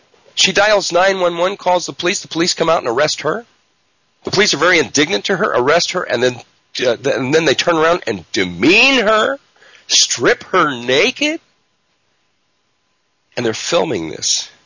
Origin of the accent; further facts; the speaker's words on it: United States; and I grew up thinking that this was the best place in the world to live, that I'm an American, I live in a constitutional republic